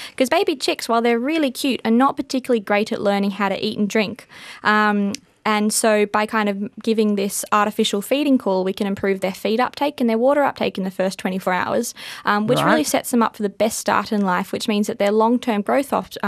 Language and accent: English; Victoria, Australia; growing up on the Mornington Peninsula and being exposed to, I guess, a kind of farming environment.